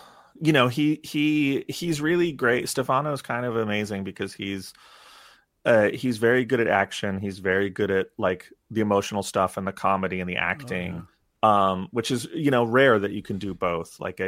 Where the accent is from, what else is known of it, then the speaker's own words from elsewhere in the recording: New York, United States; Because I'm from New York. I don't know how to drive.